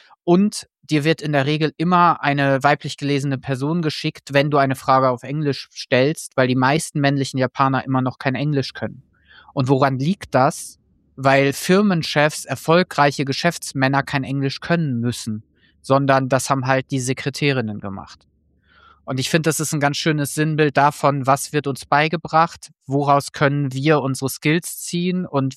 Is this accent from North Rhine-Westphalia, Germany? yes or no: yes; North Rhine-Westphalia, Germany; ich komme aus dem Ruhrgebiet.